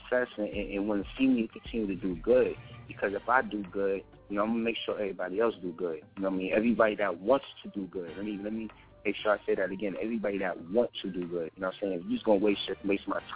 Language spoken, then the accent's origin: English; New York, United States; explaining my side of my hood, where I'm from, Lexington, you know what I'm saying, Lexington Projects, and I'm 98 from Lexington